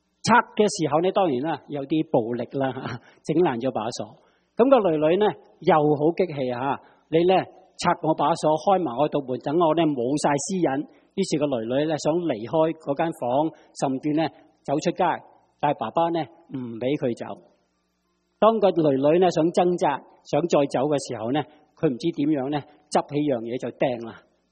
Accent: Guangdong, China; 我哋广东人话咩啊？

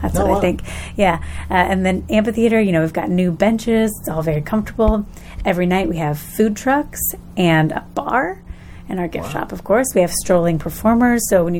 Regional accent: Louisville, Kentucky, United States; While I was there and while I was growing up in Louisville, I always just assumed I'd have to go somewhere else to have my career, you know.

